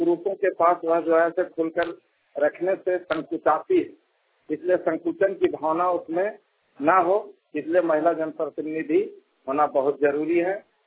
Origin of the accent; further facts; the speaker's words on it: Dadi, Jharkhand, India; ग्राम डाड़ी का निवासी हूँ। डाड़ी पंचायत अंतर्गत मेरा गांव पड़ता है, सिमरिया प्रखंड का रहने वाला हूँ। चतरा जिला मेरा पड़ता है